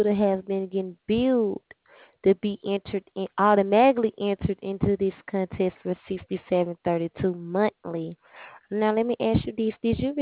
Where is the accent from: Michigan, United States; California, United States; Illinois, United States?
California, United States; I'm from California.